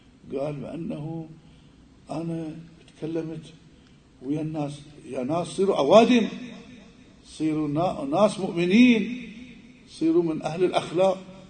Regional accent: Iraq; مثل ما يعبرون عندنا بالعراق عسكا

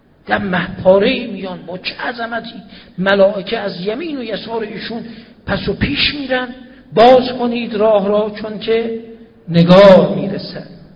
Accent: Zanjan Province, Iran; من زنجانی هستم، ایرانی هستم

